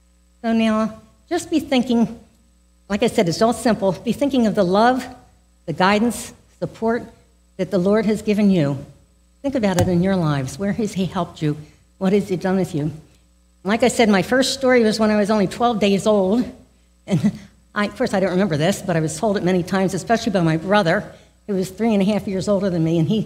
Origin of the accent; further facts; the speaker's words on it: New Jersey, United States; also born or lived in South Dakota / Okinawa / Saudi Arabia; So now, I grew up in South Jersey. I lived there most of my life, but I also lived in South Dakota, Okinawa, Saudi Arabia.